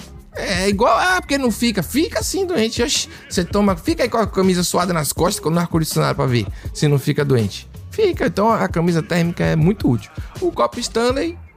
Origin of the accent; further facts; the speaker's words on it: Salvador, Bahia, Brazil; Então, e eu sou de Salvador. Salvador é tipo assim, descolado das outras coisas.